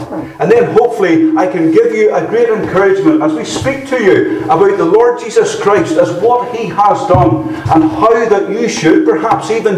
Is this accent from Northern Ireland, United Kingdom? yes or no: yes; Northern Ireland, United Kingdom; accent: Irish; moved away as an adult; now in Dunfermline, United Kingdom; I was born and raised in Northern Ireland. I moved across here in 2001 when my wife and I got married. So I have been here nearly 16 years now, but I still haven't lost the Irish accent.